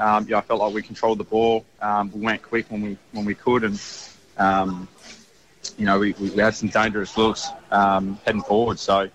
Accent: Perth, Western Australia, Australia; But, growing up in Perth and mad West Coast supporter growing up

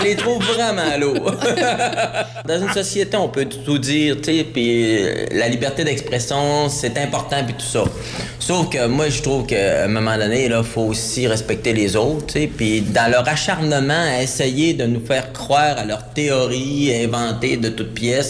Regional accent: Saint-Jean-Eudes, Quebec, Canada; also born or lived in La Baie; Moi, je suis vraiment un gars de Saguenay. Hein? Fait que okay. Je suis natif de Saint-Jean-Eudes. J'ai passé une partie de ma vie à Ville-de-la-Baie, à la Baie, dans le secteur de la Baie. Ensuite, j'ai demeuré à Chicoutimi, puis maintenant, je demeure à Chicoutimi-Nord.

